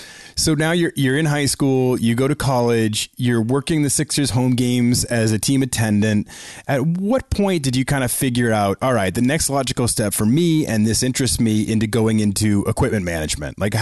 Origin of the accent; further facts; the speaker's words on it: Boston, Massachusetts, United States; So I grew up in Boston. I remember going to Celtics.